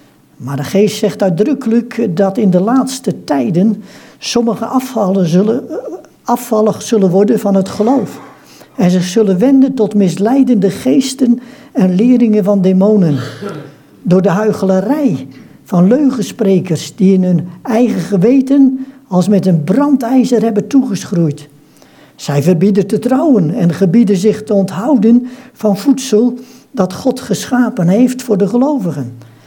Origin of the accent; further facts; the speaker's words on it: Hendrik-Ido-Ambacht, South Holland, Netherlands; Ik kom uit Hendrik Ido Ambacht.